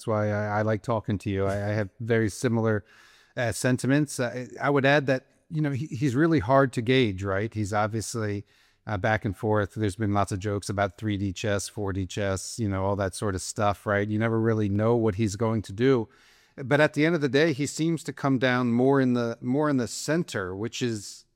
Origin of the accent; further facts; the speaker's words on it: Baltimore, Maryland, United States; You and I are from the East Coast. I'm from Baltimore. I believe there's 30,000 boarded up homes in that city.